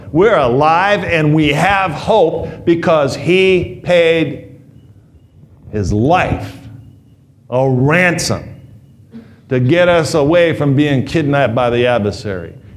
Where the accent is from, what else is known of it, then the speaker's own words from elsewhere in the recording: California, United States; Anybody here, did they have that in the East Coast too? I'm from California.